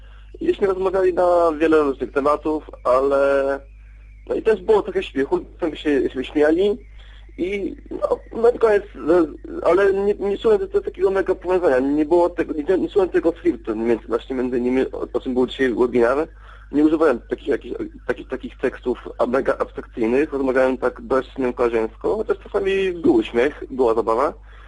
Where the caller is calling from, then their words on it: Wrocław, Lower Silesian Voivodeship, Poland; z Wrocławia.